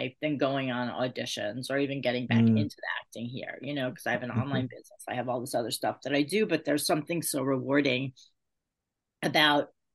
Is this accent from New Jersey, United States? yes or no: no; New York, United States; also born or lived in Los Angeles / Sedona; And since I'm from New York, and then so I went from New York pretty much to Los Angeles, it was moving out of New York and living in Sedona